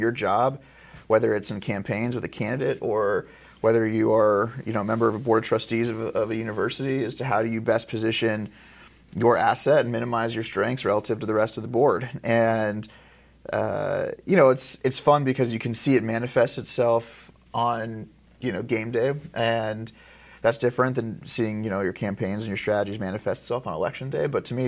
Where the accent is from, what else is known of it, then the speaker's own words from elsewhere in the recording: Blue Ash, Ohio, United States; moved away as an adult; So I grew up in Cincinnati. I'm from the greater Cincinnati area. I'm born and raised in Blue Ash, went to Sycamore High School, but I left to make the trek up 71 and go to Ohio State